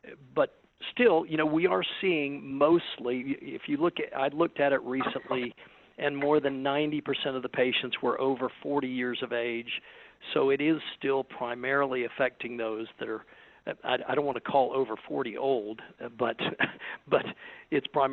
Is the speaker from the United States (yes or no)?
yes; Florida, United States; I'm from Florida originally, so it doesn't bother me, but it is hot here and it is muggy.